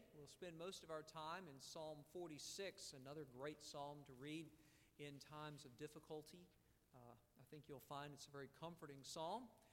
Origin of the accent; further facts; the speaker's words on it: Valdosta, Georgia, United States; even my hometown of Valdosta, all the way up in Georgia, is expecting hurricane force winds